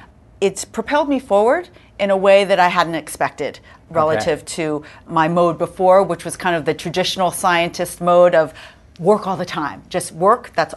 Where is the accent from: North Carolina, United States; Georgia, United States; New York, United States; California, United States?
California, United States; I'm from California anyway, so I knew how to do that.